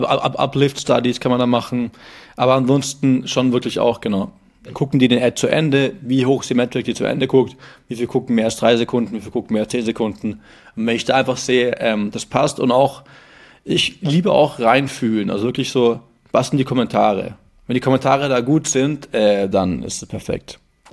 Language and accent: German; Bavaria, Germany; ich komme auch aus Bayern